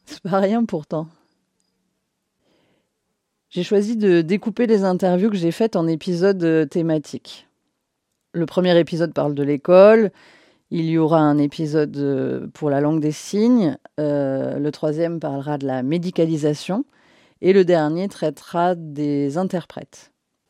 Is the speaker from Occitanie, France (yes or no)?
yes; Occitanie, France; moved away as an adult; now in Corrèze, France; j'ai tout juste 39 ans. J'ai quitté la Lozère il y a à peine 10 ans pour m'installer en Corrèze.